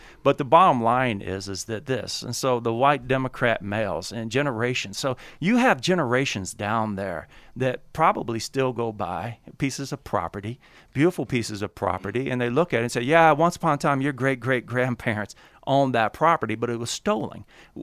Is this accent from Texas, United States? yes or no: yes; Texas, United States; So the last fight ever occurred in my home state of Texas.